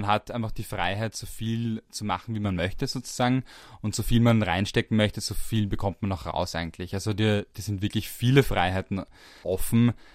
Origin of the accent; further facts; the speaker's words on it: Perchtoldsdorf, Lower Austria, Austria; Ich bin selber auch aus Niederösterreich. Ich komme aus Berchtesgadensdorf, von der anderen Seite von Niederösterreich.